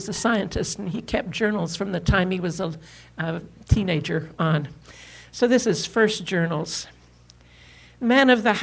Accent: Utah, United States; my mother, and growing up in the Wasatch Mountains of South Central Utah, which was a remarkable place to grow up.

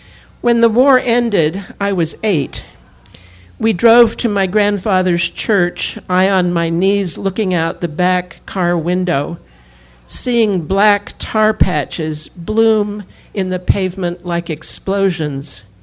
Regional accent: Utah, United States; I grew up in the Wasatch Mountains of south central Utah, and in this little cabin that you can see here, I had no running water, no electric lights

